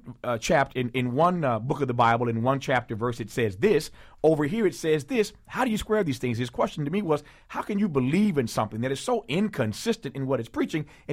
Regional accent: Indiana, United States; Well, I grew up in Indiana, as I said earlier.

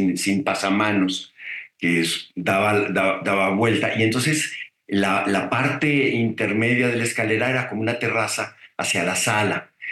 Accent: Sonora, Mexico; En mi familia. Somos sonorenses muy habladores.

